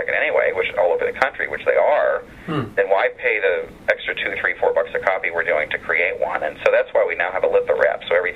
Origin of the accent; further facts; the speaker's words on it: Tennessee, United States; But I'm from Tennessee. I'm a big Horton Foote fan.